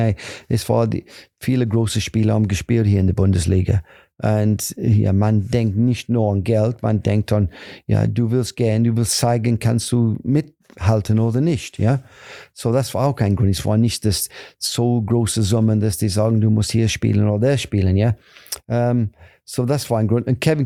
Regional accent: Nottingham, East Midlands, United Kingdom; German is a second language; Ich habe gesagt, und ich komme aus Nottingham eigentlich, ja.

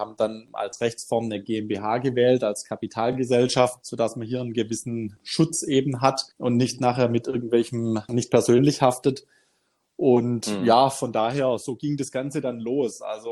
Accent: Benningen, Baden-Württemberg, Germany; im eigenen Ort bei uns in Benningen im Landkreis Ludwigsburg. Da kennt man sich

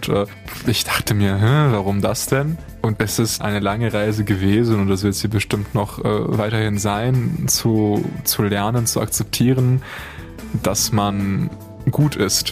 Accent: Maurat, Bulgaria; Und mein Heimatdorf Maurat befindet sich in der Donautiefebene in Bulgarien. Und dort habe ich gemeinsam mit meinen väterlichen Großeltern, wie du sagst, die ersten 7 Jahre meines Lebens verbracht.

